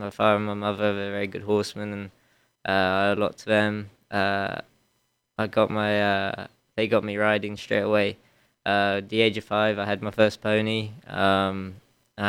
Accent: Newmarket, East of England, United Kingdom; I'm from Newmarket in England, which is kind of like the Lexington of England.

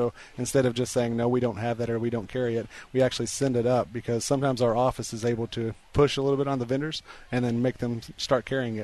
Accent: Bardstown, Kentucky, United States; Well, actually, I'm from Bardstown, Kentucky, so I grew up in the bourbon industry.

